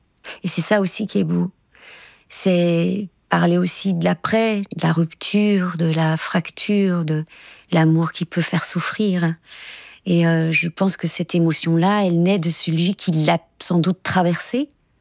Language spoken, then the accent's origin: French; Belgium; Alors je vais penser à … parce qu'en plus je suis belge. Donc forcément, j'ai été bercée à